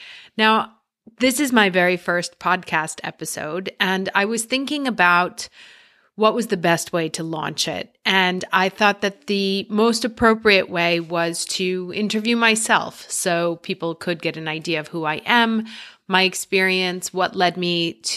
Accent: New York City, New York, United States; I grew up in New York City in the 80s, and my parents were rather unusual.

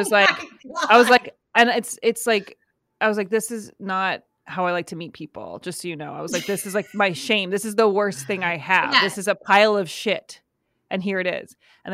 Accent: United States; So I'm an American actress. I am from America. I was born here and raised here. I've left many times to go to other places.

